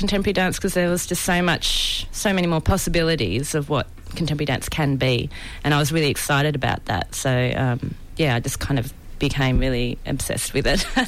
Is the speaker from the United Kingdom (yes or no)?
no; Canberra, Australian Capital Territory, Australia; Okay, so I grew up in Canberra.